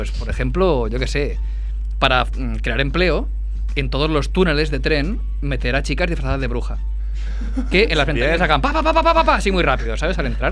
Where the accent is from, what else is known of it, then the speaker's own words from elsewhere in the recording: Badalona, Catalonia, Spain; Vamos mal, mejor no, que soy de Badalona.